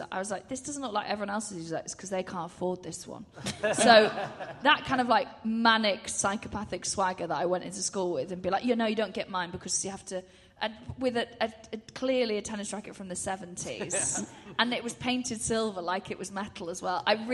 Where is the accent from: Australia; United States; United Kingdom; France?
United Kingdom; Wales; So I'm from Anglesey.